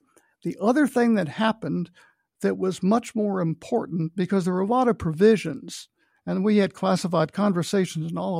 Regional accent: Kentucky, United States; born there; and I was born in Kentucky, which was probably counted as the United States at the time.

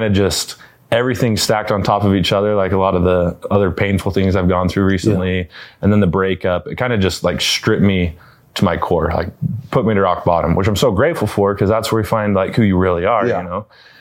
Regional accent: Smithfield, Utah, United States; born and raised in Smithfield, Utah

